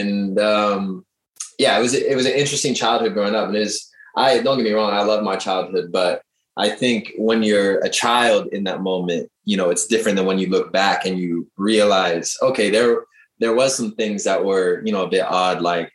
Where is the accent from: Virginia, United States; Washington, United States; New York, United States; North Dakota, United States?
Washington, United States; Seattle; I mean, I'm from Seattle, so I already love nature anyway